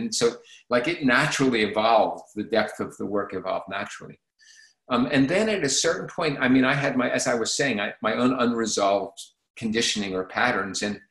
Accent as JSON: {"language": "English", "region": "Hawaii", "country": "United States", "tie": "born or raised there", "said": "as a young man with lots of energy, including sexual energy, growing up in Hawaii"}